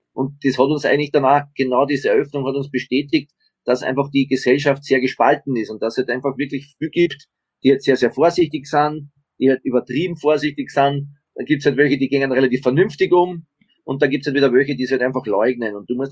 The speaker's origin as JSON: {"language": "German", "country": "Austria", "said": "bei uns in Österreich heißt das immer Hausverstand"}